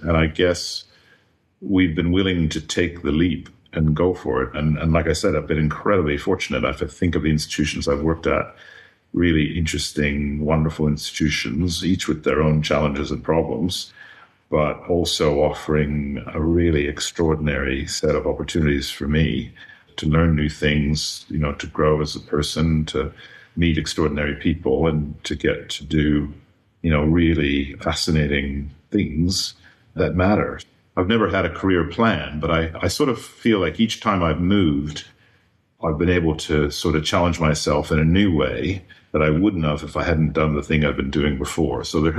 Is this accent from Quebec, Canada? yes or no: yes; Montreal, Quebec, Canada; My story that began growing up in Montreal, in Quebec, in a very multicultural, bilingual environment